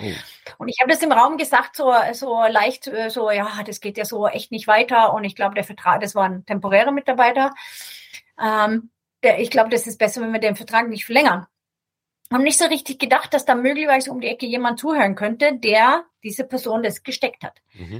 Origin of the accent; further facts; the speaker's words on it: Sweden; German is a second language; Aber ich bin ja schwedisch verdrahtet im Gehirn, also wirklich nur rein grammatikalisch.